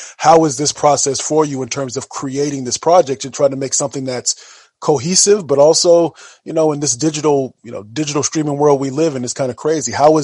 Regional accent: California, United States; I got family in California. I'm originally from California.

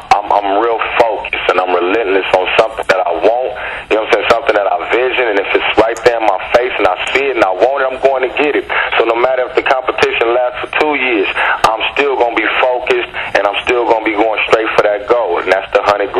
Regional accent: Los Angeles, California, United States; I'm from the West Coast. I'm from South Central Los Angeles. I'm built for the rap game.

